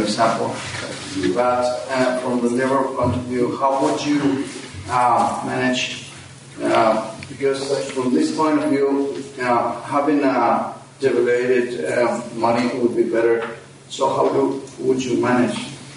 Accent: Colombia; from Colombia.

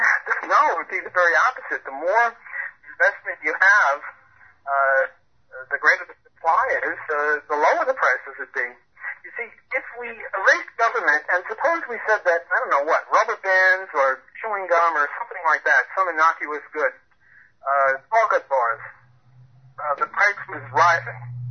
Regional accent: New Orleans, Louisiana, United States; I'm from New Orleans. I'm a professor at Loyola University in New Orleans.

